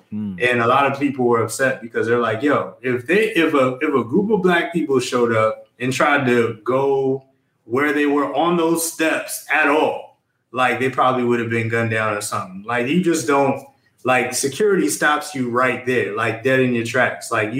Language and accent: English; Maryland, United States; Like I said, we came from Maryland.